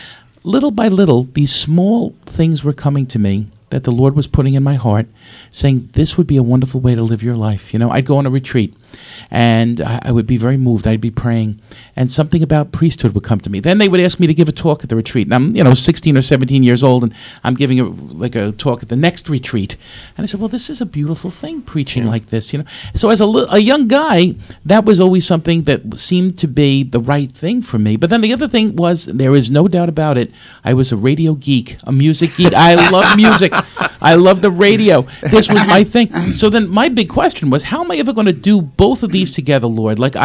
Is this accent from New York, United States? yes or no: yes; West Babylon, New York, United States; I lived a bicycle ride away from here. So I grew up in West Babylon.